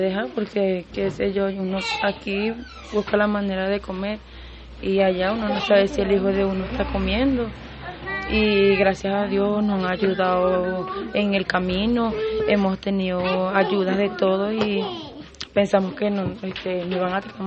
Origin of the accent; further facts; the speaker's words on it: Barquisimeto, Lara, Venezuela; tengo 24 años de edad, vengo de Barquisimeto. Sí, soy de Venezuela